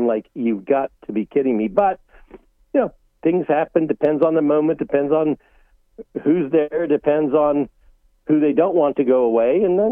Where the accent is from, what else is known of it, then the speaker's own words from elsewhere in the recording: Ohio, United States; Well, yes. My home state, the legislature, drew maps. The Ohio Supreme Court said no.